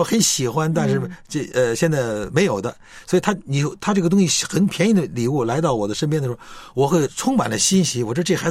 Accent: China; 一个是我们中国人，我相信台湾、香港上都有这种

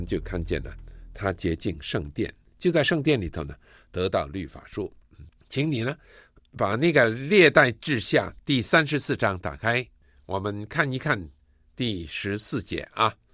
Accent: China; 我们中国人原本是一个非常淳朴的一个民族

